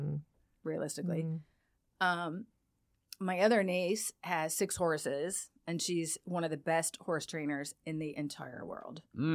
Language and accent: English; California, United States; So I'm from California.